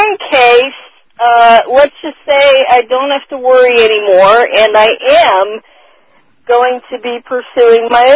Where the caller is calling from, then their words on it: Maryland, United States; in Maryland.